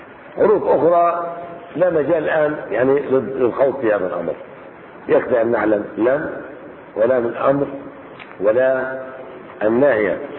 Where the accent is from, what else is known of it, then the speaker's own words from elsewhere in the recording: Jordan; المناهج المدرسية عندنا في الأردن